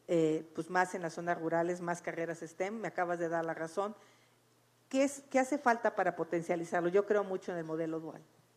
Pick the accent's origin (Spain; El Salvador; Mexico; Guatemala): Mexico; Hidalgo; moved away; Yo tampoco regresé a Hidalgo y tampoco regresé a mi pueblo